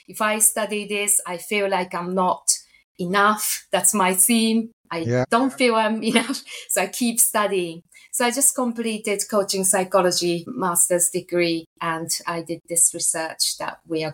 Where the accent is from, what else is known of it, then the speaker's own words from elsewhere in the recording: Japan; now in United Kingdom; So I'm originally from Japan. I had most of the first educations in Japan. Obviously, I have a Japanese parent.